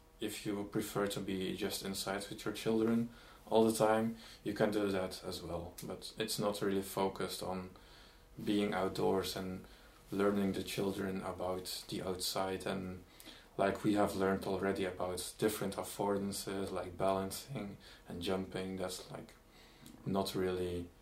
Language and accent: English; Belgium; So, I'm from Belgium.